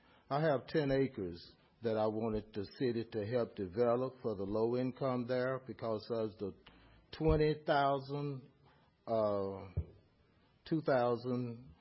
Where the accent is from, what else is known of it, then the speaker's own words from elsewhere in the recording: Dallas, Texas, United States; I grew up in West Dallas projects. I'm 71 years old. I've lived here.